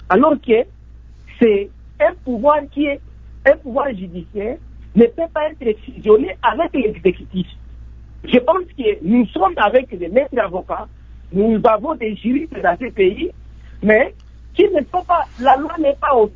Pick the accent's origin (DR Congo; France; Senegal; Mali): DR Congo; nous, en tant que Congolais